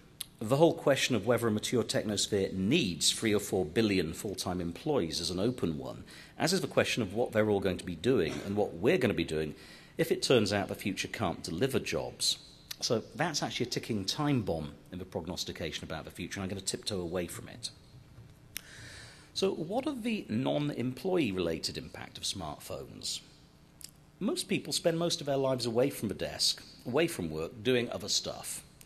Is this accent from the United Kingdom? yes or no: yes; United Kingdom; I'm British, and I'm carrying an iPhone today that has an IQ of about 70.